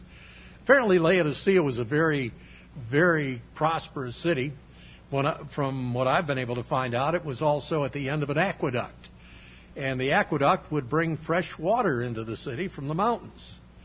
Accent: New York, United States; born there; being a New Yorker by birth, I'm a hillbilly by choice

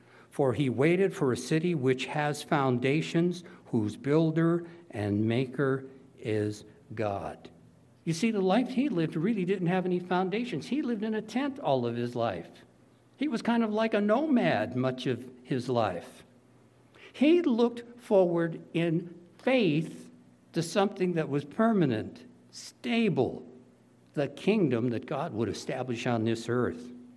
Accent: United States; Now, of all the places on earth, I'm very proud to say I'm an American

